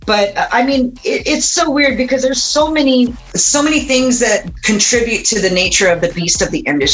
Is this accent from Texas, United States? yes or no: yes; San Antonio, Texas, United States; And it was kind of opposite because I'm from San Antonio and they embraced her more than me.